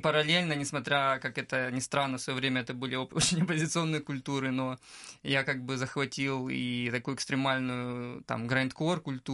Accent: Luhansk, Luhansk Oblast, Ukraine; мне было интересно экспериментировать вообще с социальной реальностью в родном городе.

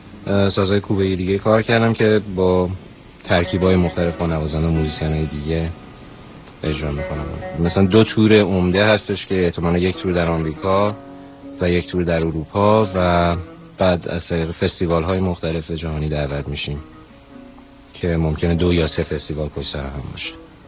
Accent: Iran; moved away as an adult; now in Los Angeles, United States; 13 سال هستش که از ایران اومدم اینجا، ساکن لس آنجلس هستم.

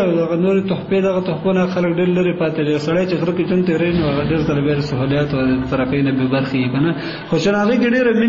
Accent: Kunar, Afghanistan; زه اصلا د کونړ ولایت اوسېدونکی یم. ګوره، ما په نورستان کې وخت هم تېر کړی،

